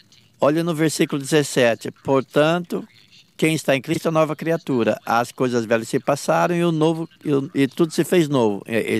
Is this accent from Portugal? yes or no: no; Tallahassee, Florida, United States; also born or lived in Jacksonville; Eu nasci aqui em Jacksonville. E muito novinho, mudei para Tallahassee. E lá eu vivi, fui para high school.